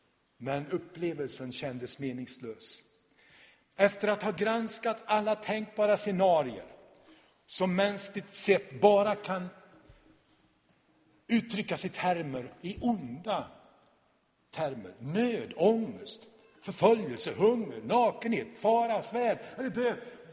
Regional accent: Borlänge, Dalarna County, Sweden; eftersom vi båda kommer från Borlänge, jag vill inte skryta men jag är faktiskt från Borlänge

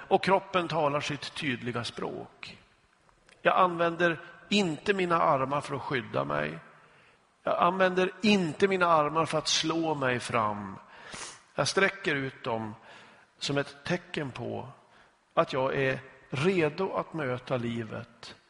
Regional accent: Norrland, Sweden; Jag hade en barndomskamrat där jag växte upp i norra Sverige

